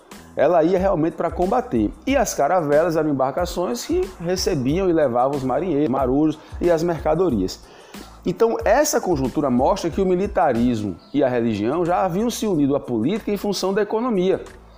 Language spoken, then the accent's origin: Portuguese; João Pessoa, Paraíba, Brazil; Ó, eu sou aqui da Paraíba, João Pessoa.